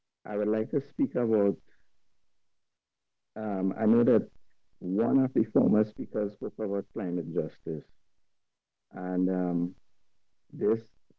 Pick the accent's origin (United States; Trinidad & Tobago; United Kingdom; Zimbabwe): Trinidad & Tobago; I am from Trinidad and Tobago.